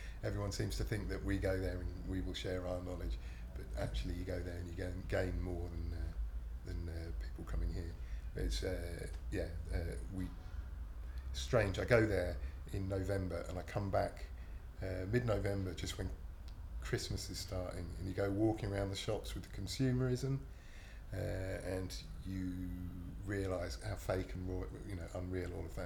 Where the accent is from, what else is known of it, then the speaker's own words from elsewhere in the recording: Cambridge, East of England, United Kingdom; also born or lived in Lewes / Rochdale / Hebden Bridge; now in Nottingham, United Kingdom; Lived in Nottingham for about 27 years, something like that, yeah. Originally from Cambridge, moved to Lewes in Brighton, near Brighton. Moved to Rochdale, then spent a lot of time in a place called Hebden Bridge in West Yorkshire, and then went to Nottingham.